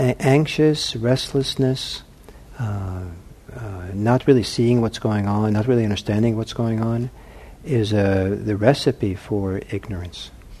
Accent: Norway; also born or lived in Italy; And I'm from Norway, right? So I don't know. And I lived in Italy growing up.

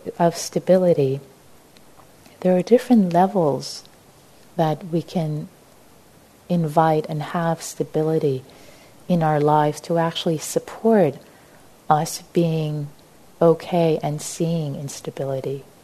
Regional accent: Tehran, Tehran Province, Iran; I was born in Tehran, Iran, before the Islamic Revolution.

